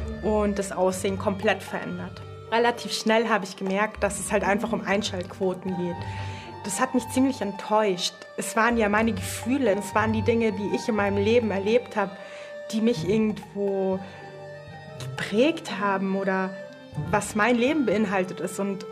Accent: Bavaria, Germany; ich bin 30 Jahre alt. Ich komme aus der Nähe von München, bin alleinerziehende Mama von drei Töchtern.

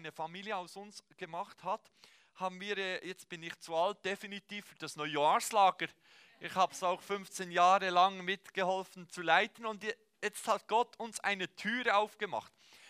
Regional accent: Bern, Switzerland; ich komme aus dem Emmental, ich war nicht immer in Bern

